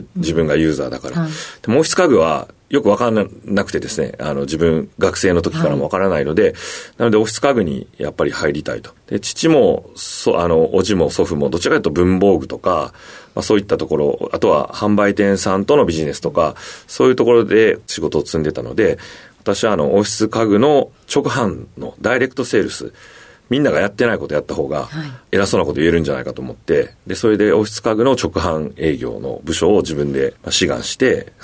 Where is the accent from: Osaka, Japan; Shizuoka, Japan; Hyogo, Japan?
Hyogo, Japan; Ashiya; 兵庫県の芦屋市になります。